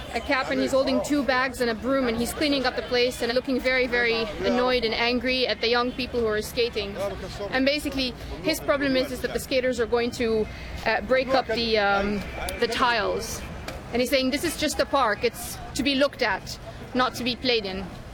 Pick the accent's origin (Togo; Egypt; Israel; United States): Egypt; Alexandria, Alexandria Governorate; Now, I was born and raised in Alexandria and I've never heard of the underground voice of Alexandria.